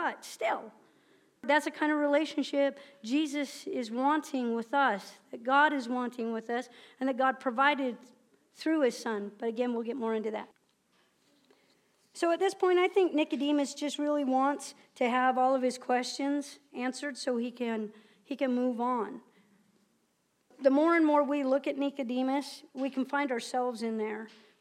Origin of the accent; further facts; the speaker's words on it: Antioch, California, United States; It was a small little church where I grew up in Antioch, California